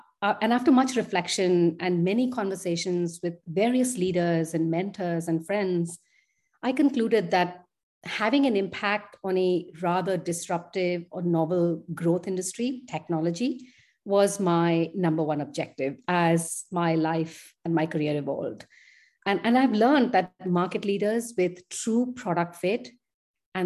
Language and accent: English; Kolkata, West Bengal, India; English is a second language; moved away as an adult; also born or lived in London / Paris / Munich / Vienna; So, I am Indian. I am originally from Kolkata in India. And as you suggested, I have over the last 20 years worked and studied in many cities across Europe, including London, Paris, Munich, and Vienna.